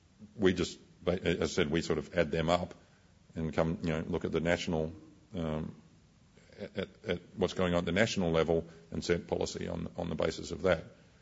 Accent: Adelaide, South Australia, Australia; I come from Adelaide, so despite most people are unaware of the fact that South Australia also has a decent amount of mining there too.

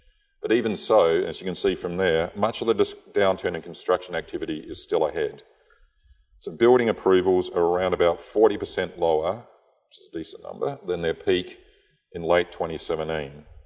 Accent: Adelaide, South Australia, Australia; So I'm from Adelaide originally, and we just don't have housing cycles there at all.

